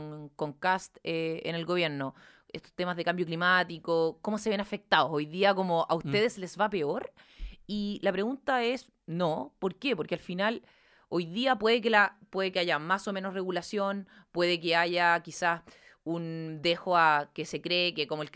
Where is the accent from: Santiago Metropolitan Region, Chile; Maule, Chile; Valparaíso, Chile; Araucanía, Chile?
Maule, Chile; yo soy del Maule